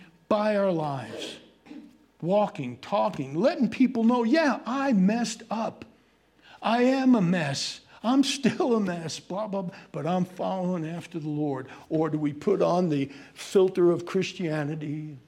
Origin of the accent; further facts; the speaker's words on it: New York, United States; I'm a New Yorker, and you do these and those and all that together, and our tongues are kind of like